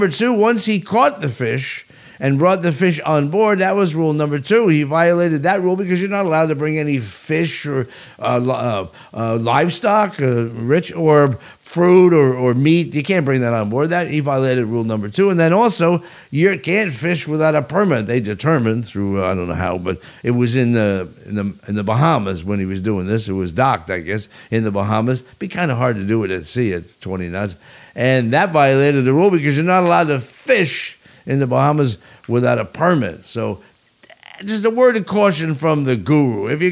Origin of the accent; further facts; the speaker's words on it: New Jersey, United States; I was born and raised in New Jersey.